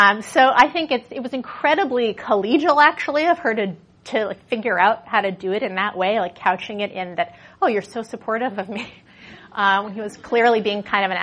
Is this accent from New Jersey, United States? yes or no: no; New York City, New York, United States; also born or lived in Massachusetts; I grew up in New York City, and I barely drove my whole growing up. And so when I moved to Massachusetts, I started to drive a little more.